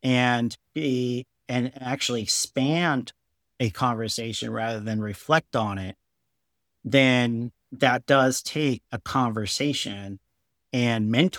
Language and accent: English; Waterloo, Iowa, United States; my hometown of Waterloo, Iowa.